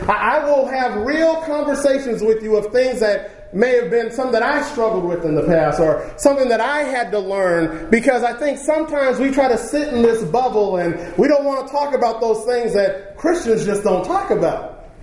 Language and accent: English; California, United States; because originally we're from California. I know nothing about building things.